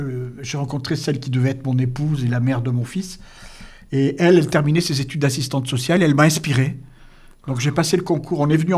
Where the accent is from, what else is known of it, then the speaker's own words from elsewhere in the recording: Fez, Fès-Meknès, Morocco; born there; Et moi, je suis né au Maroc, donc en 1952. J'ai 72 ans aujourd'hui.